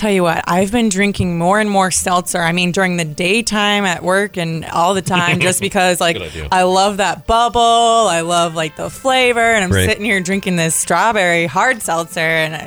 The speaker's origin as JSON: {"language": "English", "country": "United States", "accent": "American", "said": "My American accent can't pronounce it."}